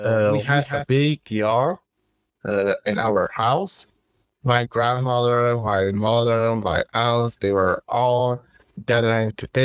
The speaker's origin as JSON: {"language": "English", "region": "Kabul", "country": "Afghanistan", "tie": "born there", "second_language": "English", "said": "I was born in Kabul, Afghanistan. Kabul is the capital city of Afghanistan. And I was born in Kabul, in Baghbala, in the 1980s."}